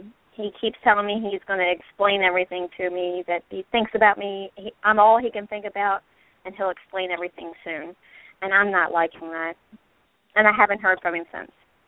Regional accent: Baltimore, Maryland, United States; I'm from Baltimore, Maryland.

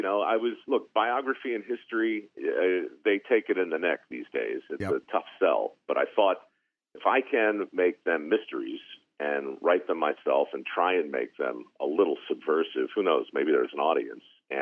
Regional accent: Baltimore, Maryland, United States; For years, like in the 80s, late 70s, growing up in Baltimore, I'd be driving around town, listening to the radio

